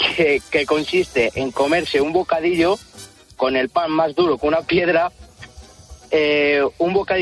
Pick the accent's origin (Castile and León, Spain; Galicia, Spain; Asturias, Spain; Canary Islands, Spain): Castile and León, Spain; Tordesillas; En mi pueblo, en Tordesillas, Valladolid